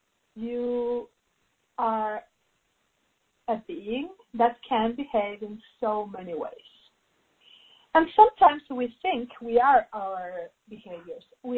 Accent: Mexico; English is a second language; And if you find my English a little bit weird, it's because I am from Mexico.

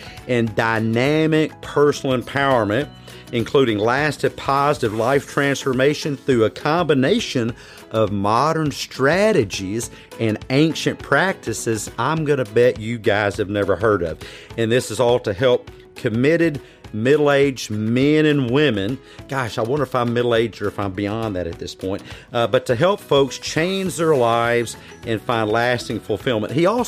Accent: the South, United States; accent: Southern; You might have noticed I have a bit of a Southern accent

